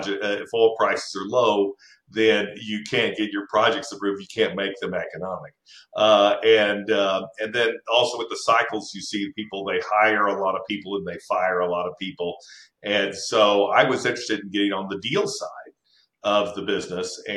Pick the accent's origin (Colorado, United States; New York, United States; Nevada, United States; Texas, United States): Texas, United States; Dallas; I certainly haven't lived outside the state. My parents were born, I was born and raised in Dallas.